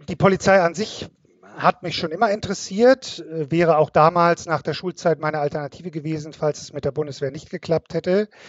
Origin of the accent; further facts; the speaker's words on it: Munich, Bavaria, Germany; born there; Ich komme gebürtig aus München, also von ein bisschen weiter her, auch wenn man mir das nicht unbedingt sofort anhört.